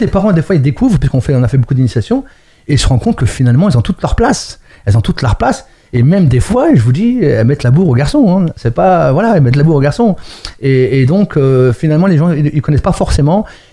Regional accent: Mantes-la-Jolie, Île-de-France, France; moi, je suis originaire de Mantes-la-Jolie, de l'ASM, avec M. Michel Millerot à l'époque.

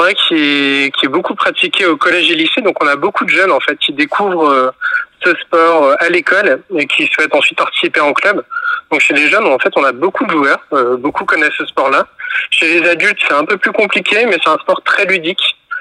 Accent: Brittany, France; now in Vernon, France; Donc je suis arrivé de Bretagne après mes études à Vernon

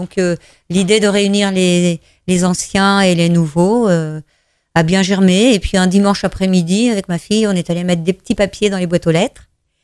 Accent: Le Ménil, France; je suis née, j'ai vécu au Ménil la plupart de ma vie, à part... la période étudiante et le début des professionnels.

